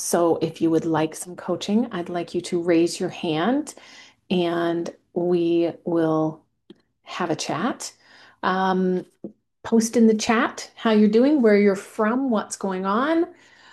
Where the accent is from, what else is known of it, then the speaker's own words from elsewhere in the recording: Canada; I am from Canada. I am the one and only coach from Canada. And yes, we have a ton of snow here, tons of snow.